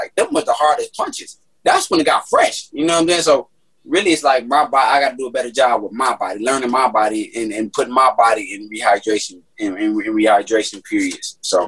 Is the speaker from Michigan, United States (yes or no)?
yes; Detroit, Michigan, United States; Like, I'm from Detroit. I'm a competitor, and that's what I love to compete, man.